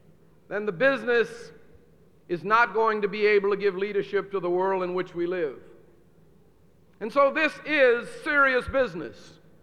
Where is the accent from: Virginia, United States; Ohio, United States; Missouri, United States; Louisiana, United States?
Louisiana, United States; New Orleans; And going back home to my hometown of New Orleans, Louisiana, as a recent graduate, there were many places in this native Southland of mine that I was afraid to stop.